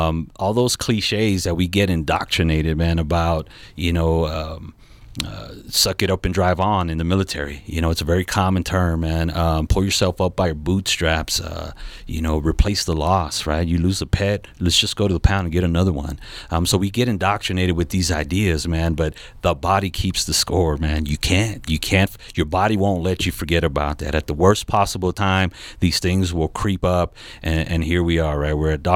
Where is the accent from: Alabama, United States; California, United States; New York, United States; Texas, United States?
California, United States; You're from Northern California, I'm from Southern California.